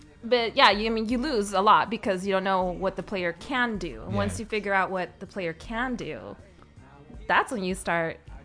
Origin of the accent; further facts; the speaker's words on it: Las Vegas, Nevada, United States; You know, born and raised in Las Vegas.